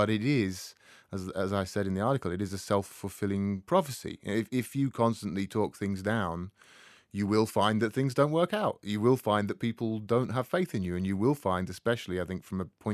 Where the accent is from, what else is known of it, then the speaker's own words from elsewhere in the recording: England, United Kingdom; the trains are always on time, which as an Englishman is extremely impressive.